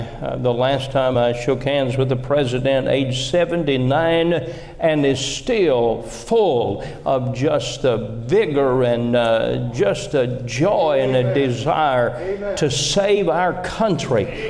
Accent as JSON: {"language": "English", "region": "Kentucky", "country": "United States", "said": "And I always tell them New Jersey, and they laugh. And then I tell them, \"No, I'm from Kentucky.\""}